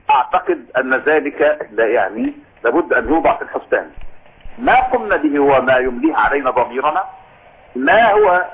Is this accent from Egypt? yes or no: yes; Egypt; زي عندنا في مصر برضه،